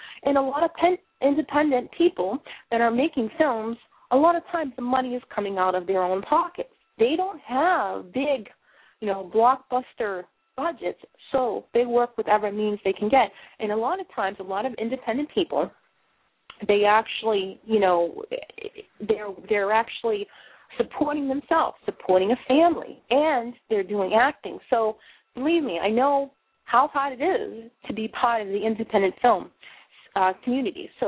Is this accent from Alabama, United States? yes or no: no; Boston, Massachusetts, United States; accent: Boston; now in Maine, United States; as you hear with my accent, I am originally from Boston, born and bred and right